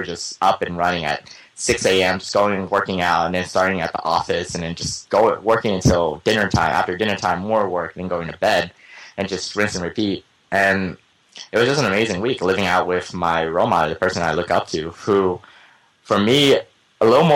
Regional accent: Atlanta, Georgia, United States; So I am Vietnamese American, but the community I grew up in, remember I told you it's pretty much one of the poorest areas of Atlanta.

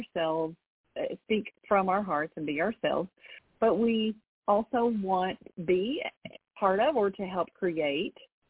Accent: Arkansas, United States; also born or lived in California; that's the world that I bought into when I was, you know, a teenager growing up in Arkansas, and that's the world that I saw when I went out into the world and ended up raising my own children in California

